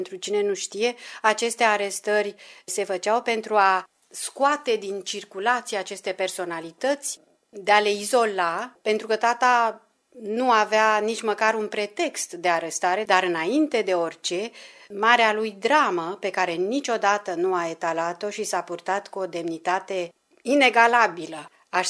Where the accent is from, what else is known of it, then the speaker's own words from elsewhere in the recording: Bucharest, Romania; born there; also born or lived in Roman; București, unde am stat la început puțin timp, pentru că imediat după naștere a trebuit să plec, să fiu luată, să fiu dusă împreună cu sora mea în orașul roman unde locuiau bunicii mei.